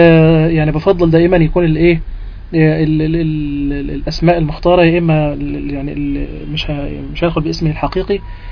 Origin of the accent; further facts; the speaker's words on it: Egypt; اللي احنا بنسميه عندنا في مصر ايه الشكوك على النوتة